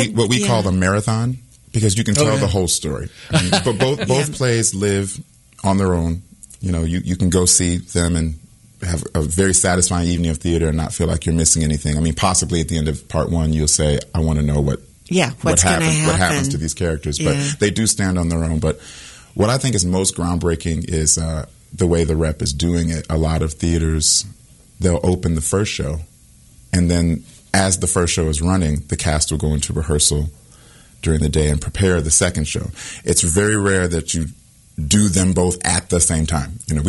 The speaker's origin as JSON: {"language": "English", "region": "Midwest", "country": "United States", "said": "I'm a Midwesterner, so I love being back here."}